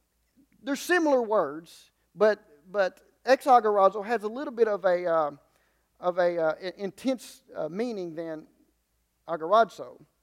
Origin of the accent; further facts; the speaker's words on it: Wynn, United States; I grew up in Wynn. We would go to Four City. That's where the stamp store was.